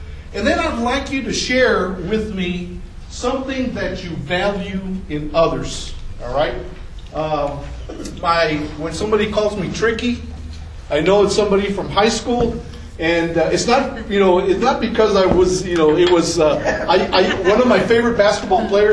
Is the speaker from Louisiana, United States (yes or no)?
no; El Paso, Texas, United States; I grew up in Ranchland, across from Ranchland Hills Middle School. Anybody knows where that is in the Lower Valley?